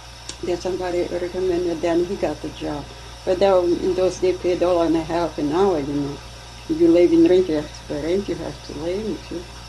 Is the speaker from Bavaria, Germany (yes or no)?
no; Essen, North Rhine-Westphalia, Germany; English is a second language; moved away; I came from Germany.